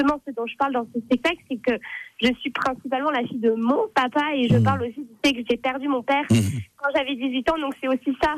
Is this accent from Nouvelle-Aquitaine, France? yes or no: yes; Bordeaux, Nouvelle-Aquitaine, France; je viens de Bordeaux, d'un milieu quand même assez bourgeois.